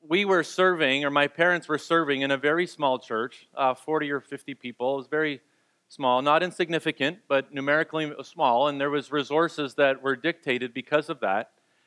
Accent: Kingston, Ontario, Canada; born there; I was born in Kingston, Ontario, right there.

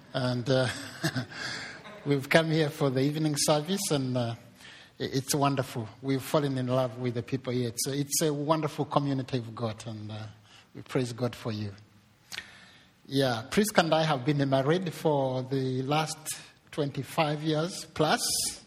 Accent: Canada; And so I was there as a Canadian.

